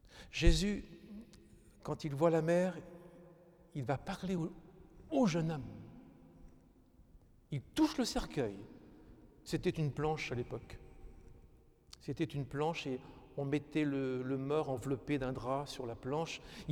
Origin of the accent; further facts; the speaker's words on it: France; J'ai vécu près de la Seine toute mon enfance, et sur la Seine, il passe des pétroliers gigantesques.